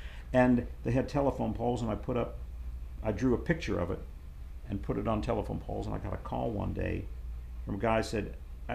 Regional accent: Austin, Texas, United States; now in New York, United States; I moved up to New York from Austin, Texas

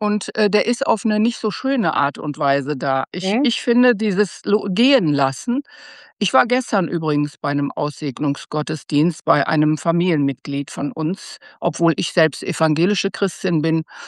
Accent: Burscheid, North Rhine-Westphalia, Germany; Ich komme aus Burscheid, aus dem Bergischen Land, aus einer Großfamilie. Ich bin in meinem damaligen Elternhaus geboren

